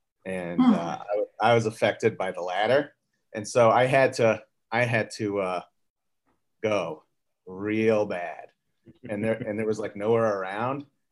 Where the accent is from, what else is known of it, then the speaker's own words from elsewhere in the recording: Harrisburg, Pennsylvania, United States; born there; also born or lived in Herzliya Pituah, Israel / Philadelphia; So I was born in Central Pennsylvania. I was born in Harrisburg. And we moved around a lot.